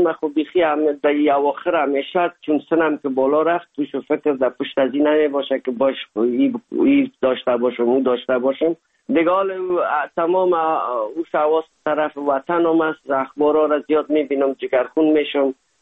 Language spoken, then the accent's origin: Persian; Afghanistan; now in Germany; زمانی که ما از افغانستان آمدیم